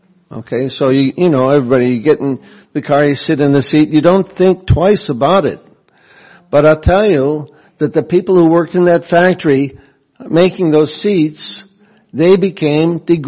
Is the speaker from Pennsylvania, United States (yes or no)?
no; Dearborn, Michigan, United States; I grew up in Detroit, Michigan, or Dearborn, Michigan, which is the hometown of Henry Ford, the car capital of America, or used to be.